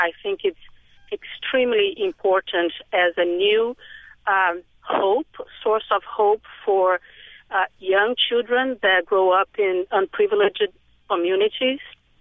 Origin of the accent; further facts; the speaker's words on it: Rio de Janeiro, Brazil; moved away; I grew up in Rio, in Ipanema, uh-huh. and I've been away from living in Brazil for about 17 years, but I go back often.